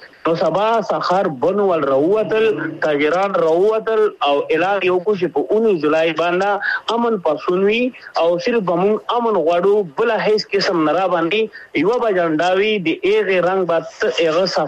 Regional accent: Pakistan; مونږ د پاکستان یو پاکستان دې زمونږ دې

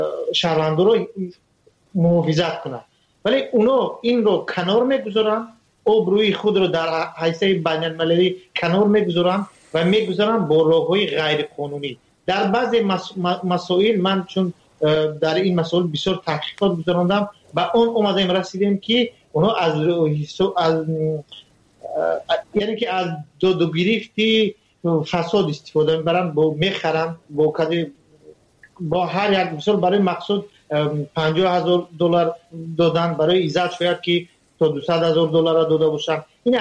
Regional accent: Tajikistan; now in Russia; تاجیکستانی و تاجیک هست که از تاجیکستان هست اومدیم روسیه

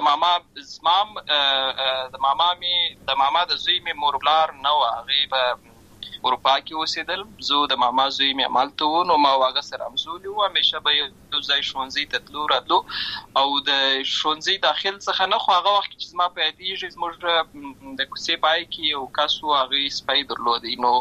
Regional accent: Lashkar Gah, Helmand, Afghanistan; also born or lived in Uruzgan; زه په اصل کې د ورزګان ولایت یم، اما زه په هلمند ولایت د شکرګاه کې پیدا شوی یم، اما د لوی سوې یم،

